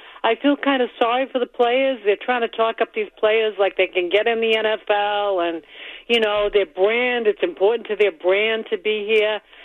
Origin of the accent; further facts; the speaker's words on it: Quincy, Massachusetts, United States; I don't have one anymore, but I was from Quincy, Massachusetts, and we went undefeated when I was there.